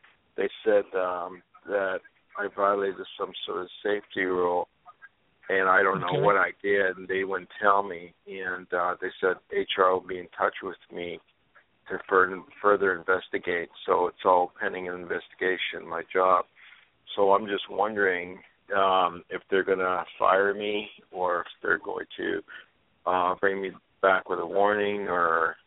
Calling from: Los Angeles, California, United States; I'm calling from Los Angeles.

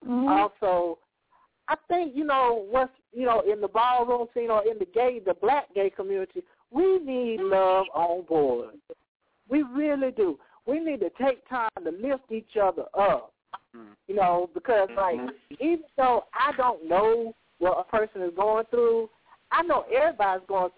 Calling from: North Carolina, United States; I'm calling from North Carolina.

